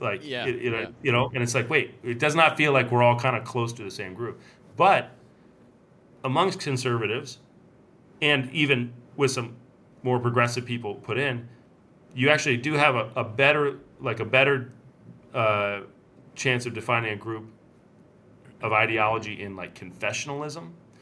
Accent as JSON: {"language": "English", "town": "Ann Arbor", "region": "Michigan", "country": "United States", "tie": "born or raised there", "said": "I grew up in Ann Arbor, like right next to a Concordia."}